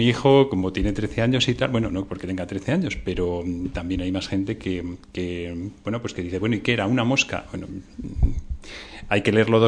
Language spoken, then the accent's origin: Spanish; Castile and León, Spain; mi pueblo, yo soy de pueblo, de Segovia